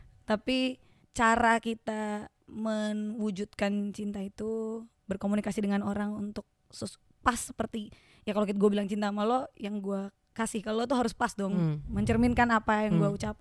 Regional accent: Bekasi, West Java, Indonesia; Aku produk Bekasi sih kalau ngomongin masa kecil.

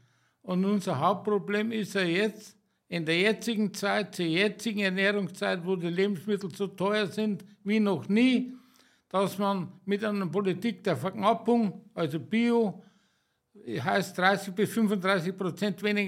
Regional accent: Bavaria, Germany; als Bayer, als Landwirt, die meisten Stimmen.

